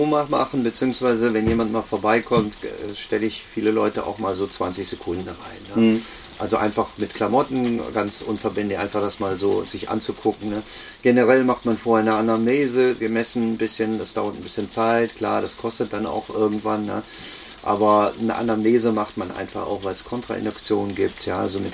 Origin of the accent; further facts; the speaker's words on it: Cologne, North Rhine-Westphalia, Germany; ich komme ursprünglich aus Köln, aus der Nähe von Köln, bin da auch aufgewachsen.